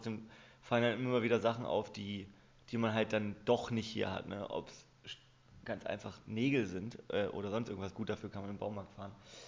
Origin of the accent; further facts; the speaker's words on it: Hanover, Lower Saxony, Germany; now in Berlin, Germany; ursprünglich sind wir aus Hannover. Thomas ist noch in Hannover, ich bin seit 8 Jahren in Berlin.